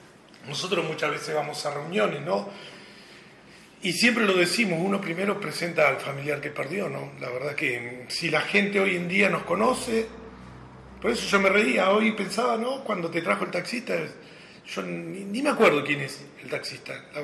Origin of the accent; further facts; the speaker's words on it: Puerto Madryn, Chubut, Argentina; also born or lived in Sierra Grande; Mi familia es de Río Negro. Yo nací en Sierra Grande y todos mis hermanos vivieron en Río Negro. Yo a los 6 meses de edad ya estaba en Madryn. Mis papás habían venido luchándola desde allá, desde la dura vida y del poco laburo, y vinimos acá a Madryn.